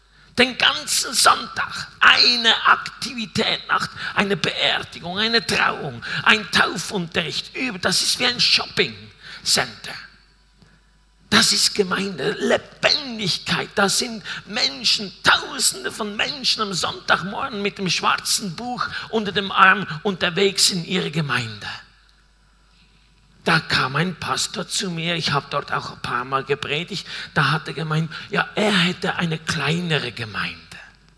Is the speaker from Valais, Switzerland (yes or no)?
no; Basel-Landschaft, Switzerland; moved away; also born or lived in Chile / Argentina; Ursprünglich komme ich aus dem Kanton Basel-Land und bin dort im Kreise eine Familie aufgewachsen mit 5 anderen Geschwistern, mit Vater und Mutter. Und dann sind wir 10 Jahre in Chile gewesen und 16 Jahre in Argentinien.